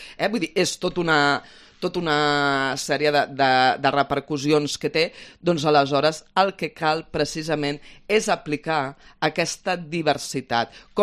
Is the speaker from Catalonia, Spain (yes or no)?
yes; Catalonia, Spain; jo sóc catalana